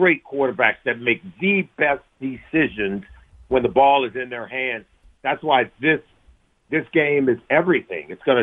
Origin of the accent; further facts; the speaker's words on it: Los Angeles, California, United States; let's recruit more guys from my hometown. I grew up in Los Angeles.